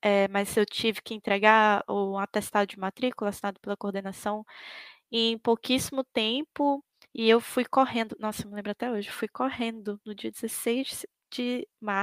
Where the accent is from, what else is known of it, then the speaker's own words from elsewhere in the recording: Roraima, Brazil; Eu sou de Roraima, né? Eu faço minha faculdade na Universidade Federal de Roraima.